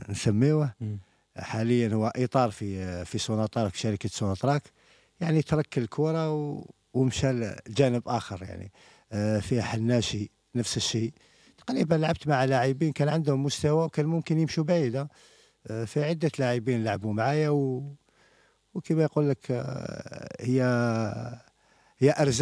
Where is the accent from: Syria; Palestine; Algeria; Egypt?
Algeria; Algiers, Algiers Province; أنا من مواليد جزائر الوسطى، يعني عشت في ميسونيا للحي الأول، ولكن في سوريكال صغري وكبري وترعرحت في هذا الحي سوريكال، الحي الشعبي